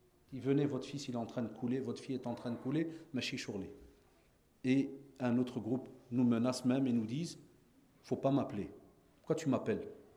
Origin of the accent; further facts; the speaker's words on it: Belgium; chez nous en Belgique